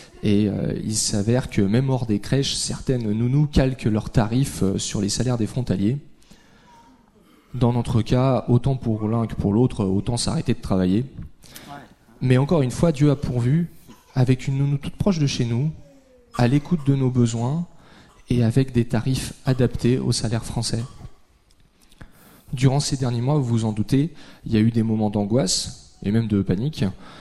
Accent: Geneva, Switzerland; now in Annecy, France; je suis genevois, mais Élise et moi travaillons et vivons en France.

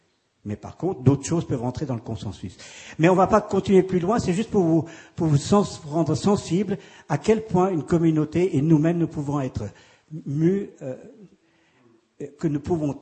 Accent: Switzerland; En tant que Suisse, moi qui vais français, j'apprécie toujours de voir le consensus en Suisse.

